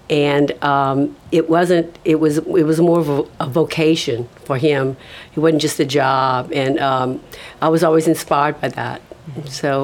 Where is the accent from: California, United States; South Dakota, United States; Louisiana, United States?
Louisiana, United States; St. Martinville; Well, I grew up in St. Martinville, as you said earlier, and I'm one of 12 children.